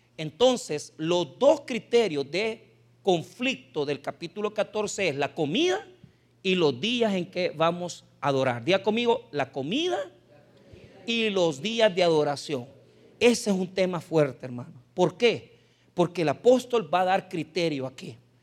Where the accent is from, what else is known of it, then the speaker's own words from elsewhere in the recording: El Salvador; pero yo soy igualado porque yo soy salvadoreño, pero me gusta comer como gringo